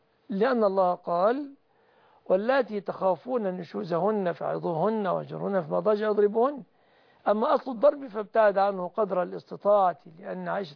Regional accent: Egypt; بلادنا مصر

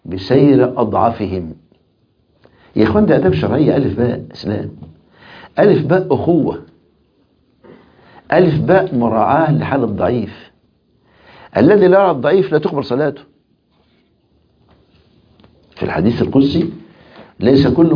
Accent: Egypt; يعني من الصور المشهورة جدا عندنا في مصر وأبو شريف يعرفها تماما

